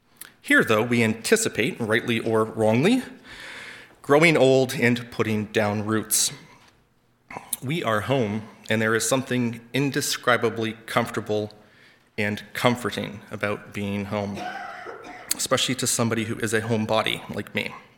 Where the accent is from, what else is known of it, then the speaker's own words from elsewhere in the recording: Ontario, Canada; Jen and I grew up here in Southern Ontario, and our families all live within a relatively short drive of Hamilton.